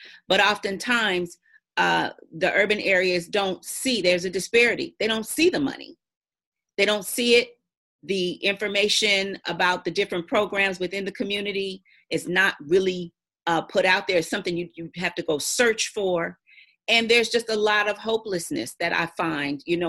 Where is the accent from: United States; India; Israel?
United States; Los Angeles, California; I grew up in Los Angeles